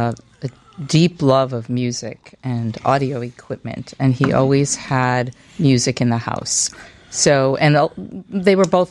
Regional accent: Chicago, Illinois, United States; Well, I grew up in Hyde Park, Chicago, South Side, went to Kenwood High School.

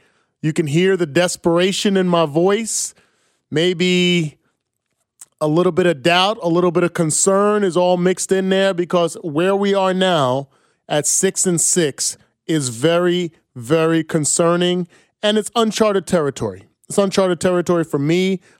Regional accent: New Jersey, United States; I used to be, going to the University of Iowa, growing up in New Jersey

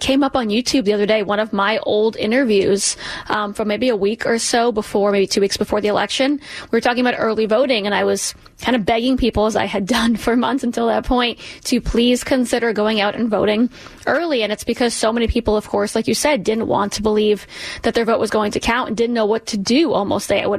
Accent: New York City, New York, United States; growing up here, a daughter of immigrants, but also just growing up in New York City, the dream was to attend some of these schools.

